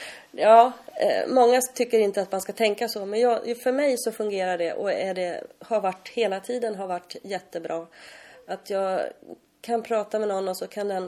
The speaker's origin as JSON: {"language": "Swedish", "town": "Stockholm", "region": "Stockholm County", "country": "Sweden", "tie": "born or raised there", "said": "Jag är född och uppvuxen i Stockholm. Men har bott här nere i Skåne i 13-15 år någonting. mellan Ystad, Löberöd, Ljungbyhed och Helsingborg."}